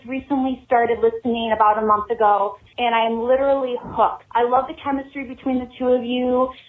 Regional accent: Mount Prospect, Illinois, United States; I'm from Mount Prospect, Illinois

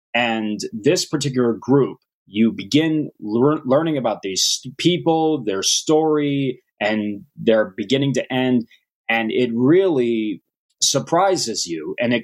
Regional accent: Indiana, United States; It was about my home state of Indiana during the War of 1812.

